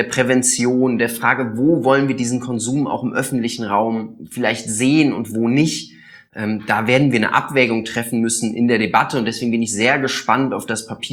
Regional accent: Aachen, North Rhine-Westphalia, Germany; ich komme aus Aachen, ich weiß, wie solche Läden aussehen

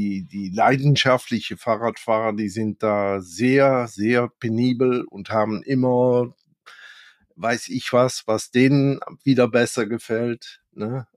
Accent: Netherlands; ich muss ganz ehrlich zugeben, als Holländer, in Deutschland überlegt man manchmal etwas länger

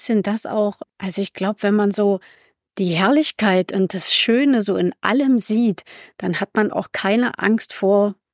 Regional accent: Westeregeln, Saxony-Anhalt, Germany; also born or lived in Harz; Also ich habe vorher schon so gut 12 Jahre im Harz gelebt, so Richtung Wernigerode. Mhm. Und Westeregeln ist aber mein Heimatort. Ja, also da bin ich aufgewachsen.

